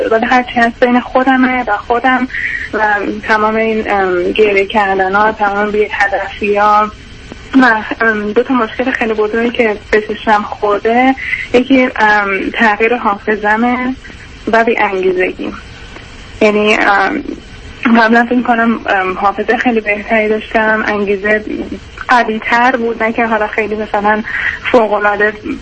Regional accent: Iran; moved away as an adult; now in United States

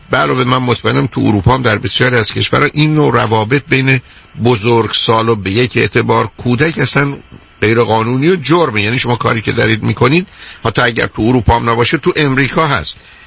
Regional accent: Iran

